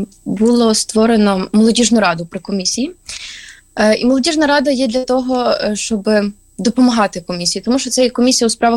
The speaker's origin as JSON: {"language": "Ukrainian", "town": "Zolotyi Potik", "region": "Ternopil Oblast", "country": "Ukraine", "tie": "born or raised there", "lives_now": "Lviv, Ukraine", "said": "я навчаюся і, відповідно, проживаю у Львові, хоча я родом з Тернопільщини, а саме з Золотого Потоку."}